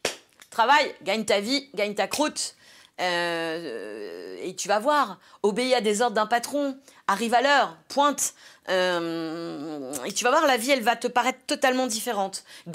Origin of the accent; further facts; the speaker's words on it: Argenteuil, Île-de-France, France; Moi, j'ai grandi à Argenteuil, j'ai grandi dans une famille populaire